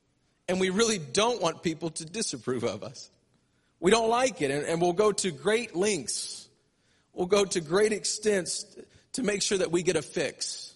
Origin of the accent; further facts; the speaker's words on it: St. Louis, Missouri, United States; Y'all feel good to be, I'm saying y'all. I'm from St. Louis.